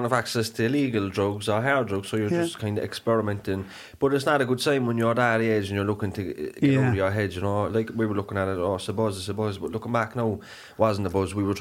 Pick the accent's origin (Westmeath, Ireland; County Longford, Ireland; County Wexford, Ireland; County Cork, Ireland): County Cork, Ireland; Cork; I'm from Cork, Northside, yeah.